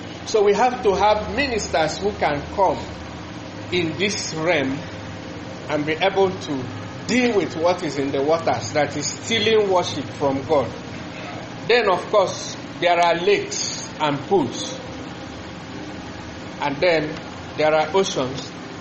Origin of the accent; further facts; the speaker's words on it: Imo, Nigeria; I'm from Imo State, Imo River.